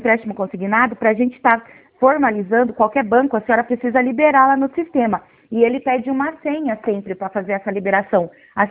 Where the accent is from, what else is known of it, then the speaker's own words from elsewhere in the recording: Curitiba, Paraná, Brazil; Oi, eu sou de Curitiba.